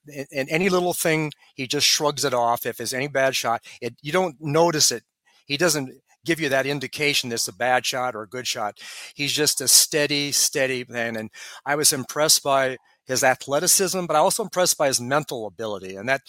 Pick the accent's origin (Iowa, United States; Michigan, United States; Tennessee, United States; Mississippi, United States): Iowa, United States; Tom Watson was another favorite of mine coming from the Midwest. I'm from Iowa.